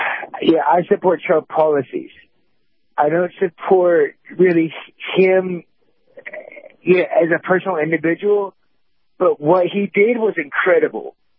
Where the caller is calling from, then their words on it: Atlanta, Georgia, United States; I'm calling from the great state of Atlanta.